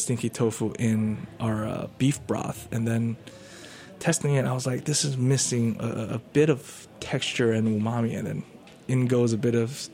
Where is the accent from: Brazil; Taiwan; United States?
Taiwan; because I'm from Taiwan, right?